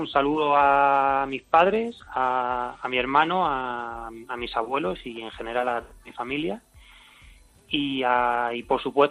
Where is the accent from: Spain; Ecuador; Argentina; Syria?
Spain; Jumilla, Region of Murcia; Soy de Jumilla, de Murcia.